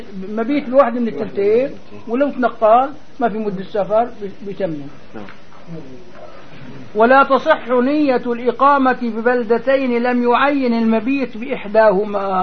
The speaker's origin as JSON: {"language": "Arabic", "town": "Damascus", "region": "Damascus Governorate", "country": "Syria", "tie": "born or raised there", "said": "مولودين بدمشق نحن أي وطننا الأصلي فين مزوجين بدمشق أي وطننا الأصلي"}